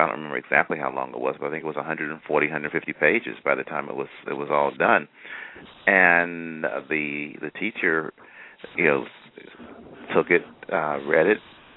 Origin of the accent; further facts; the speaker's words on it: Chicago, Illinois, United States; as I mentioned, I was from Chicago. I was from the west side of Chicago, which had been devastated